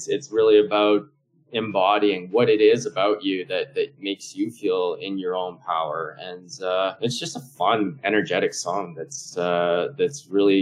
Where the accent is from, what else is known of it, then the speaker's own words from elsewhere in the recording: Winnipeg, Manitoba, Canada; So yeah, the story starts out in Winnipeg. I actually born and raised in Winnipeg